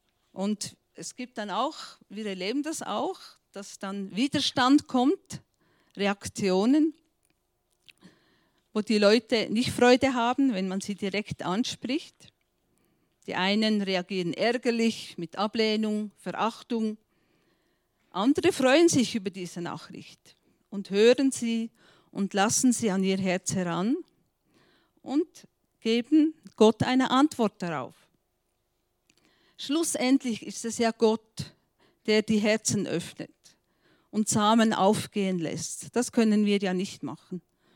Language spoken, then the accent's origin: German; Reutigen, Bern, Switzerland; also born or lived in Jerusalem; ich komme aus Reutlen. Das ist über, wenn man durchs Tunnel fährt, nicht weit von Frutigen entfernt.